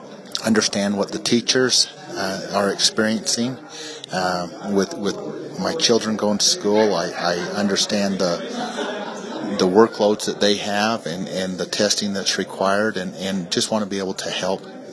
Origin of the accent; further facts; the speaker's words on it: Cokeville, Wyoming, United States; I grew up in Cokeville, Wyoming, graduated from Cokeville in 1985.